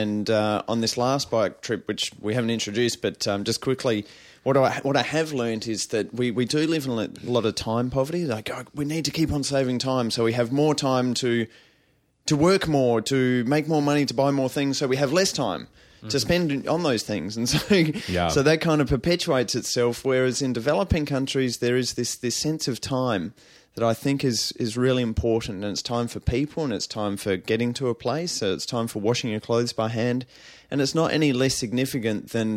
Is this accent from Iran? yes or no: no; South Australia, Australia; So, yep, did a bike trip around South Australia, my home state in Australia.